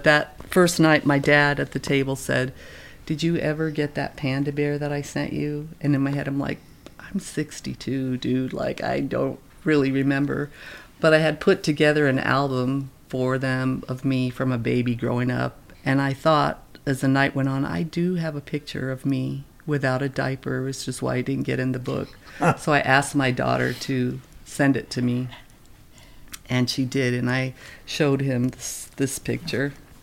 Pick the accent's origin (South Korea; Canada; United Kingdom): United Kingdom; England; born there; she gave me a little box, and it had some letters that people had written to her when I was born in England